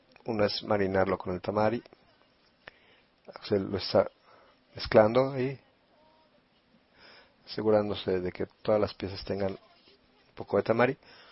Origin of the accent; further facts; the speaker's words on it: Italy; Spanish is a second language; Lo siento, soy italiana.